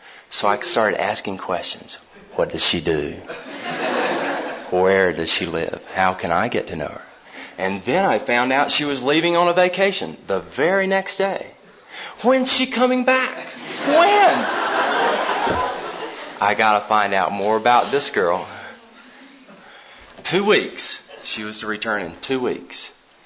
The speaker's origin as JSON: {"language": "English", "region": "North Carolina", "country": "United States", "said": "Mel mentioned I was from North Carolina."}